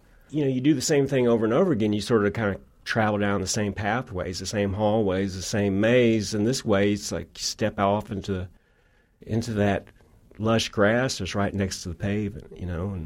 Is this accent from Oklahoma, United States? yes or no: yes; Tulsa, Oklahoma, United States; And I go, I'm from Tulsa.